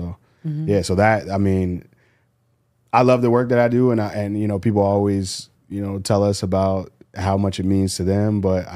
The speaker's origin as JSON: {"language": "English", "town": "Rahway", "region": "New Jersey", "country": "United States", "tie": "born or raised there", "said": "And I come from Rahway, New Jersey. It was nicknamed like Prison City. The prison was in my backyard growing up."}